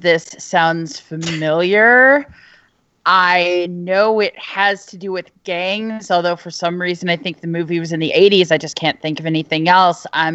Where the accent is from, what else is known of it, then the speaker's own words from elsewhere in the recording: North Carolina, United States; I grew up in North Carolina. I've been a Duke fan since I was a small child.